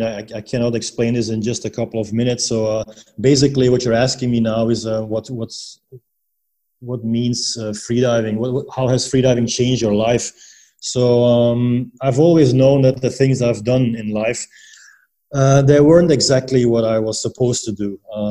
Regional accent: Belgium; Yeah, so I'm originally from Belgium.

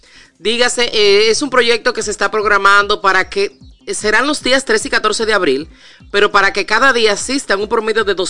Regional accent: Dominican Republic; apoya cada uno de los proyectos que emprendemos como dominicanos en sí

